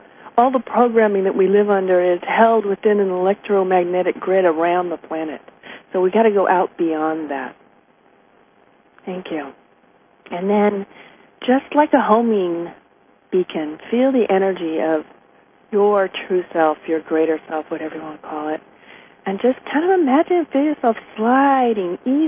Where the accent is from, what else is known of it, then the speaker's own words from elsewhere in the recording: Berkeley, California, United States; I was raised in Berkeley.